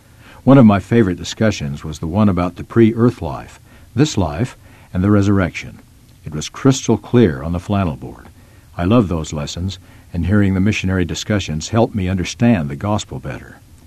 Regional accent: California, United States; Growing up in California, I had opportunities to stand up for what I believed in. Being a Latter-day Saint was different.

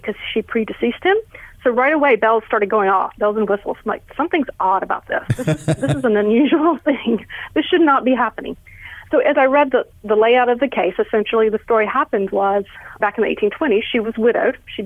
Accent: North Carolina, United States; accent: North Carolina; I'm from North Carolina, and this is definitely, I would tell you, this is a North Carolina accent, or at least one of them.

